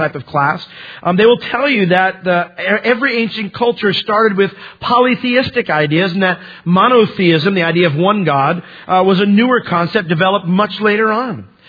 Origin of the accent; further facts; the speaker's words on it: New York, United States; born there; moved away; I was born in New York. So when we moved down here, there were certain things that were a little bit different, you know.